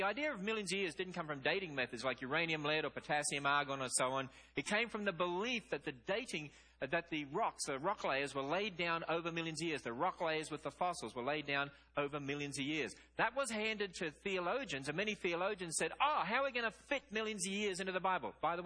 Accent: Australia; down under, my home country in Australia.

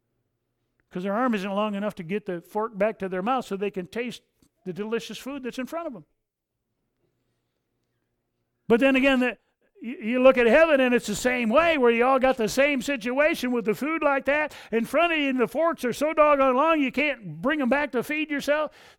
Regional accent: Coldwater, Michigan, United States; We're not from here. We're from Coldwater down in the Michigan tropics, you know.

